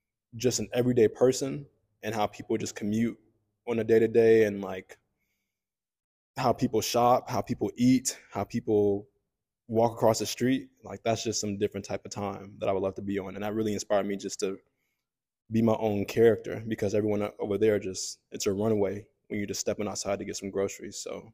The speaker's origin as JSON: {"language": "English", "town": "Charlotte", "region": "North Carolina", "country": "United States", "tie": "born or raised there", "said": "I feel like I kind of grew up against being in Charlotte because it's so small"}